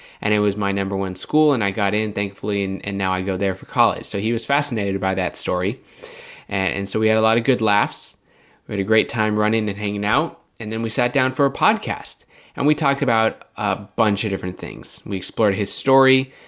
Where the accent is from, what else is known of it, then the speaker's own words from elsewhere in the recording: San Luis Obispo, California, United States; just getting back to my roots here in my hometown. And so thinking back on this, now that I'm posting this episode, this talk with Jad, so just thinking back on the dichotomy between my life in San Luis Obispo versus my life in Los Angeles